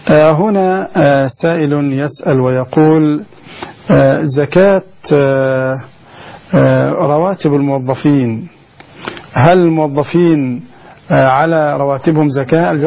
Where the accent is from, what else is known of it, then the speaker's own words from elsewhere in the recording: Egypt; طبعا عندنا في مصر يزرعون الأسماك